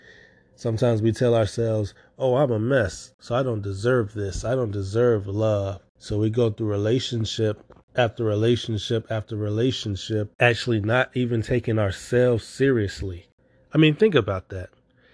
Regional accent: Chicago, Illinois, United States; I'm from Chicago.

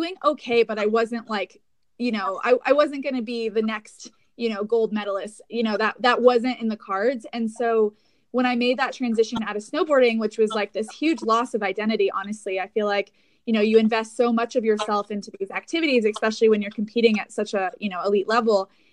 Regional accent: Aspen, Colorado, United States; I grew up in Aspen, Colorado.

